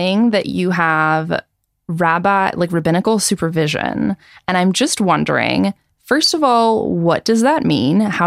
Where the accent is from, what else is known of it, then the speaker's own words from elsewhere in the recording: Texas, United States; which is Texas, you know, I'm not just a non-Jewish American. I'm an American from the South, which is sort of like the butt of many jokes.